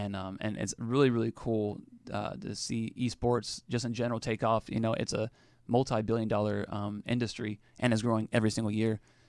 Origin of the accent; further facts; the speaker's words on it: California, United States; also born or lived in Los Angeles; I was born and raised in Orange County.